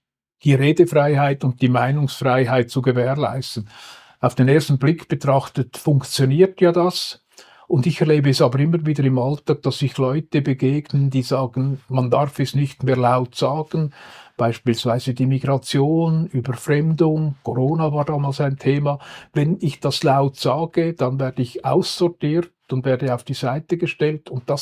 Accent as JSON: {"language": "German", "country": "Switzerland", "said": "Aber auch bei uns in der Schweiz, es funktioniert einfach immer wieder, oder?"}